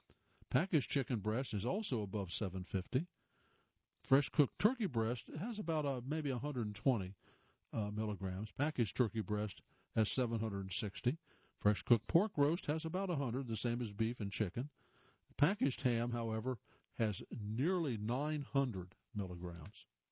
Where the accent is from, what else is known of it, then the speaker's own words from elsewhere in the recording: Newark, New Jersey, United States; Newark, New Jersey, my hometown